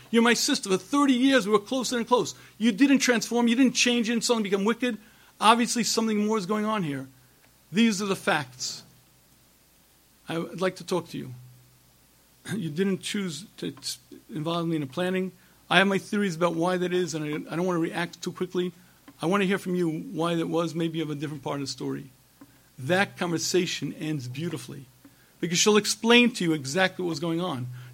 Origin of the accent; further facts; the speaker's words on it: United States; When I grew up in America, anti-Semitism didn't exist.